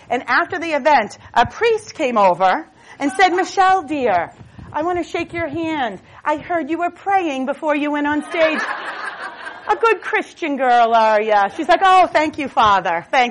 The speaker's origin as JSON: {"language": "English", "town": "Boston", "region": "Massachusetts", "country": "United States", "said": "I'm a tomboy from Boston, you know."}